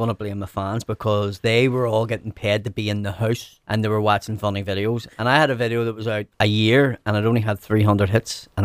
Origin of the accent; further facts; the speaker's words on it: Belfast, Northern Ireland, United Kingdom; Well, I'm from West Belfast